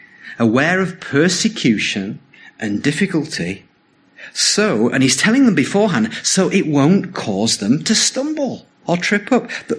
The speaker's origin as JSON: {"language": "English", "region": "England", "country": "United Kingdom", "said": "I'm English. I have no concept of joy."}